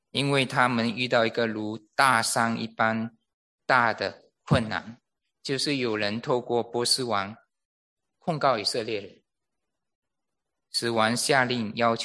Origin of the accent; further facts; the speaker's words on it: Malaysia; 我在这个我从小在马来西亚的